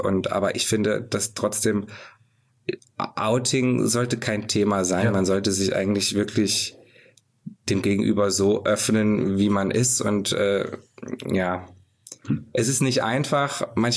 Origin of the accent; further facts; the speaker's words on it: Fulda, Hesse, Germany; Also ich bin katholisch aufgewachsen hier in Fulda.